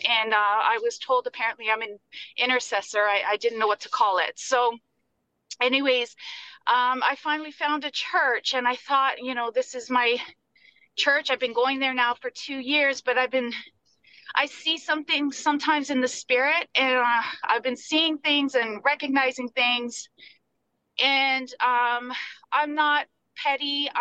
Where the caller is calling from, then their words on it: Ontario, Canada; I'm calling from Ontario, Canada.